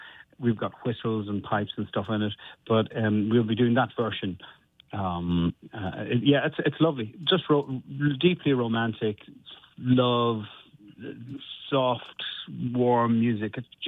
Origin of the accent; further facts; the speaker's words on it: Kells, County Meath, Ireland; So I'm from Kells in the south, near Dublin.